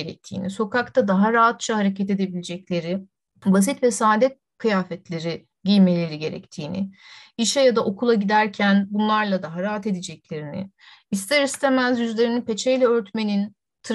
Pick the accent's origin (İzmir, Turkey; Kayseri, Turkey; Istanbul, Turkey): Istanbul, Turkey; Çünkü ben doğma büyüme İstanbulluyum.